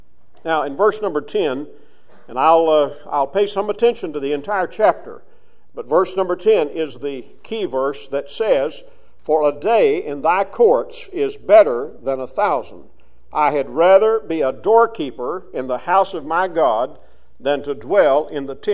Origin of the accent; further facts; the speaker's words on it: Kentucky, United States; I probably have mentioned here before that I grew up in Western Kentucky. That's not a especially a fact of any historic note, but it just is a fact of life for me that I was born there, reared there.